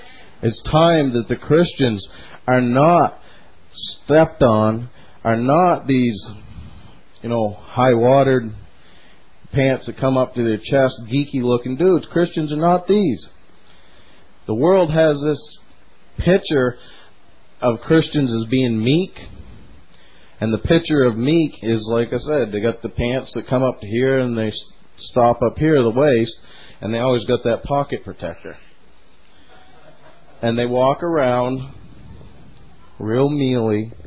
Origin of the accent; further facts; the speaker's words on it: United States; born there; because thank God I'm an American. I mean, I'd look at some of these other places and I'd go, God, thank you, I was born in America.